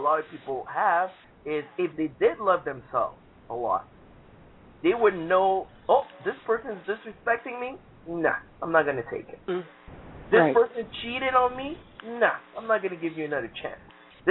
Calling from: New York, United States; I'm calling all the way from New York.

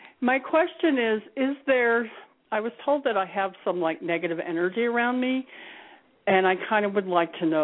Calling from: Lakewood, Colorado, United States; I'm calling from Lakewood, Colorado.

